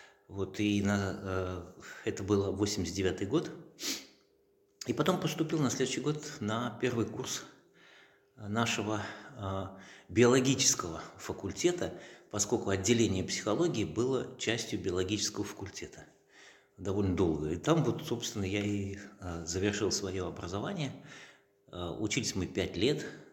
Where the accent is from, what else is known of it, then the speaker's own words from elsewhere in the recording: Armavir, Krasnodar Krai, Russia; also born or lived in Saratov / Volsk; Я родился в Саратове. Вот. Но потом как-то мы переезжали. Я жил в Вольске, тоже в Саратовской области. Там в школе учился. А потом я жил в городе Армавире, Краснодарского края. И там вот, в общем-то, окончил школу, оттуда и в армию ушел.